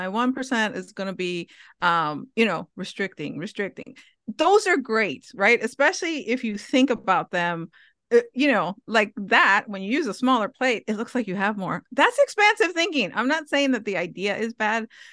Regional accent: Hawaii, United States; born and raised in Hawaii with Mexican parents who ate food that you cannot find points for.

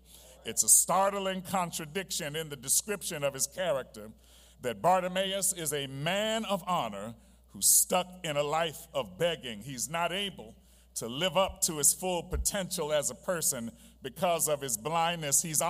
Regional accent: New York, United States; and yes, I'm from New York, so I'm gonna throw in there the immigrants also

